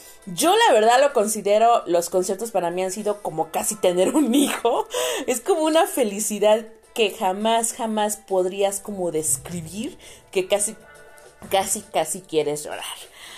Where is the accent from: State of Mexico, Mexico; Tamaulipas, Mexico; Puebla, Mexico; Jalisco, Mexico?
Puebla, Mexico; soy foránea de Ciudad de México, no estoy mero mero en Ciudad de México, donde se presentan los eventos. Yo soy de Puebla, estoy a 1 hora de Ciudad de México